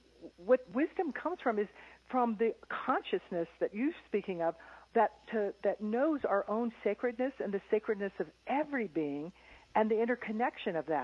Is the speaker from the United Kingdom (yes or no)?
no; Midwest, United States; Well, I grew up in the Midwest, and I always was a big dreamer